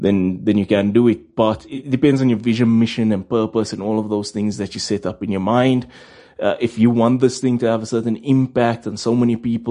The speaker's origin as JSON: {"language": "English", "town": "Johannesburg", "region": "Gauteng", "country": "South Africa", "tie": "born or raised there", "said": "In Rivoli, in Johannesburg."}